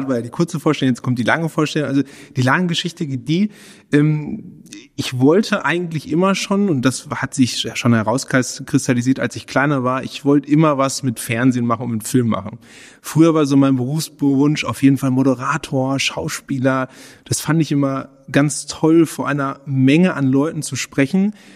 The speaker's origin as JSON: {"language": "German", "region": "North Rhine-Westphalia", "country": "Germany", "tie": "born or raised there", "lives_now": "Munich, Germany", "said": "ich komme eigentlich aus dem Ruhrgebiet, bin Junge des Ruhrgebiets und habe vor zwei Jahrzehnten, sind es jetzt knapp, bin ich nach München gekommen und habe hier dann in der Medienwelt so Wurzeln geschlagen."}